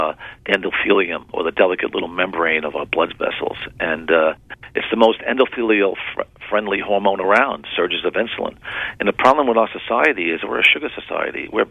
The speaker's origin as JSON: {"language": "English", "region": "Connecticut", "country": "United States", "said": "I come from Connecticut, and I was involved with a Framingham study years ago"}